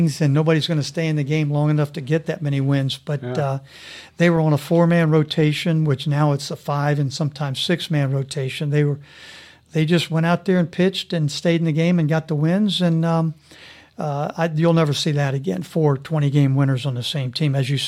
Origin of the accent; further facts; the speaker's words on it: Rockville, Maryland, United States; Yeah, I grew up in Rockville, Maryland, outside of D.C.